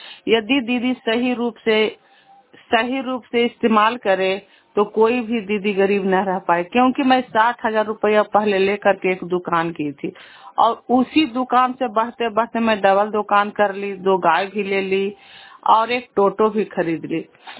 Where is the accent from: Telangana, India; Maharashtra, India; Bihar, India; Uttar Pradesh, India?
Bihar, India; घर पर पनौसा, पोस्ट मच्छल दीहा, जिला नालंदा, प्रखंड नूरसराय के निवासी हूँ।